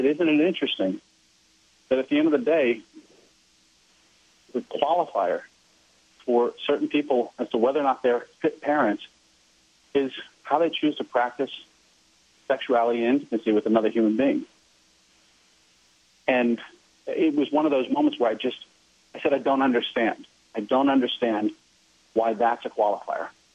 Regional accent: Southern United States, United States; I grew up in the South. I certainly saw rampant racism in the South

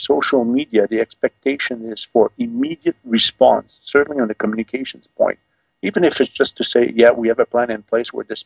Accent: Oakville, Ontario, Canada; I'm from Oakville.

